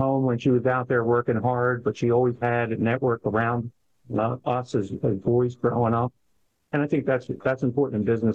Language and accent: English; Philadelphia, Pennsylvania, United States; also born or lived in Delaware County; I grew up in Philadelphia, and then later in life, through grade school in the Delaware County, which is the suburbs of Philadelphia. I'm the oldest of four.